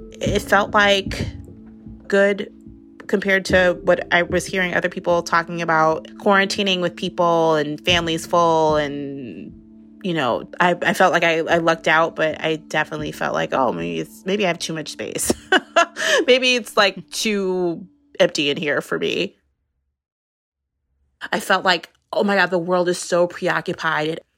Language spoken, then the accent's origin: English; New York City, New York, United States; I grew up in New York City, mostly in the 80s and 90s.